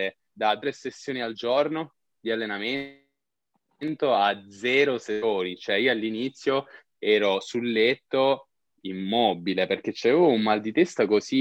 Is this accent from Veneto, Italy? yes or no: no; Sicily, Italy; Io sono siciliano, sì, ma lavoro a Modena, come ti ho già detto.